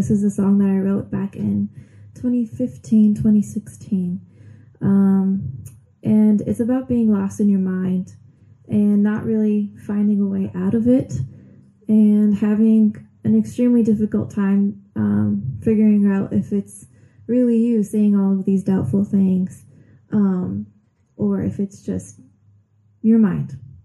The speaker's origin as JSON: {"language": "English", "town": "Dearborn", "region": "Michigan", "country": "United States", "tie": "born or raised there", "said": "I was born and raised here in Dearborn."}